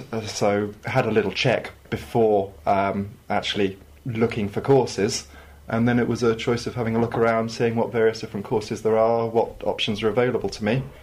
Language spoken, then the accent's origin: English; Farnborough, South East England, United Kingdom; I come from Farnborough, and the course I'm on is the T4TS Electrical Full Scope course.